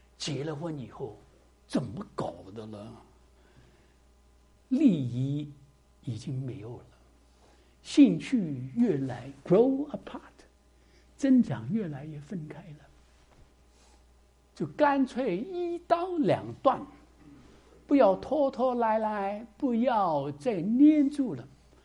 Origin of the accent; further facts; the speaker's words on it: Shanghai, China; 我是上海人